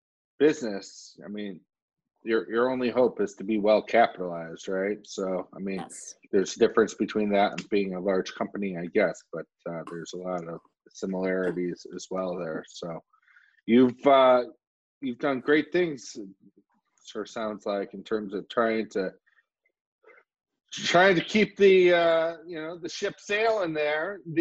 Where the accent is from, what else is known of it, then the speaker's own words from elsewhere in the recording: Oak Park, Illinois, United States; I was born, well, not born, I was raised in Oak Park.